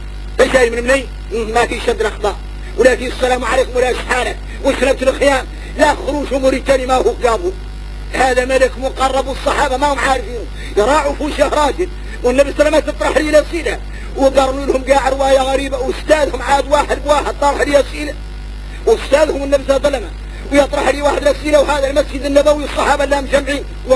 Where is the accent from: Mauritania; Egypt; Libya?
Mauritania; احنا موريتاني